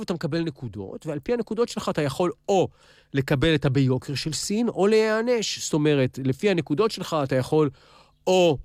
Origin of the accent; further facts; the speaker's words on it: Jerusalem, Jerusalem District, Israel; כילד בירושלים היו לי 13 צבים, שבסוף פוזרו בשדות